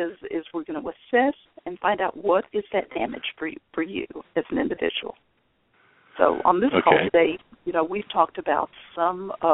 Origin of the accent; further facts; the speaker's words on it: Texas, United States; You know, I'm here from Texas. We shoot around here, at least hands on the fence, you know.